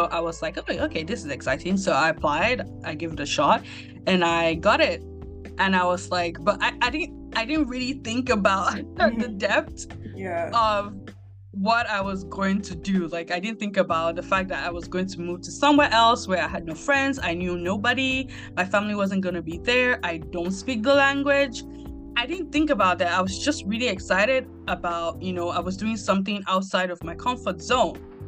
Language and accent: English; Nigeria; now in France; I'm from Nigeria, but I've been living in France for about 4 years plus.